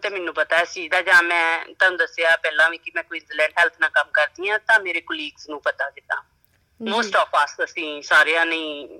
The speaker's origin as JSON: {"language": "Punjabi", "region": "Punjab", "country": "India", "said": "ਮੈਂ ਪੰਜਾਬ ਤੋਂ ਮੈਂ ਬਿਲੋਂਗ ਕਰਦੀ ਹਾਂ"}